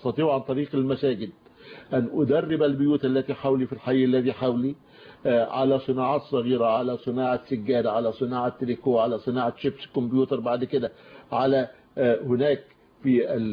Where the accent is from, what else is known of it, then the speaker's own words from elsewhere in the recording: Egypt; عندنا في مصر 200,000 مسجد